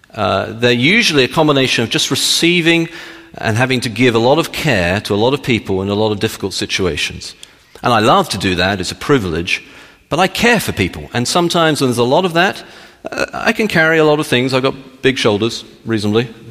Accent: England, United Kingdom; I probably not, I'm British, so.

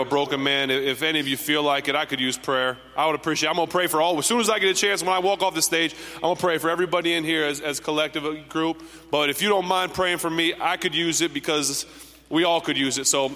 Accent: Findlay, Ohio, United States; So we grew up with dogs, and my hometown, Findlay, Ohio, I've got some friends on the police force

